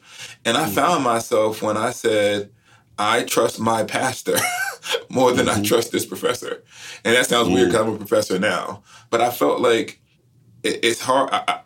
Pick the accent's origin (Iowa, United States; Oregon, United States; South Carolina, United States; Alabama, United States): Alabama, United States; And when I grew up in Alabama, my pastors said that the God of the racists was a false God